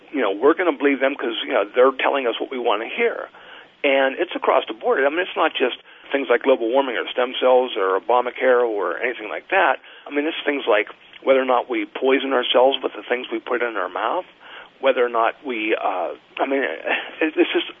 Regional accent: Pennsylvania, United States; I grew up in Pennsylvania.

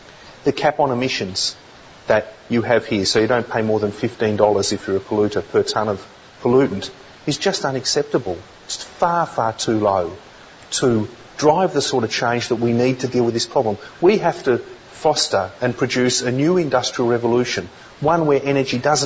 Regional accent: Australia; I was thoroughly ashamed of being Australian.

